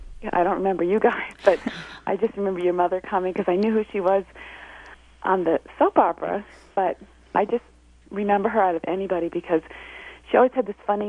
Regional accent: Bedford, United States; now in New Hampshire, United States; I live in New Hampshire, but I grew up in Bedford

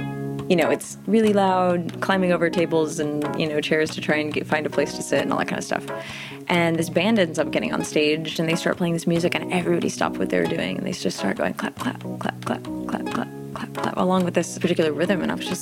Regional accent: Austin, Texas, United States; You know, born and raised in Austin, I'm half Mexican and half Swiss German, but I'm a third generation estadounidense, so from the United States, and a third generation. So I didn't really grow up with much of my Latin heritage.

